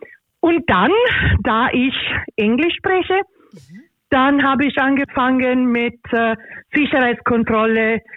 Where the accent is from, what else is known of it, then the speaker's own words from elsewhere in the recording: Imola, Emilia-Romagna, Italy; German is a second language; now in Göppingen, Germany; Also ich komme aus Imola und Imola ist bekannt für Formel 1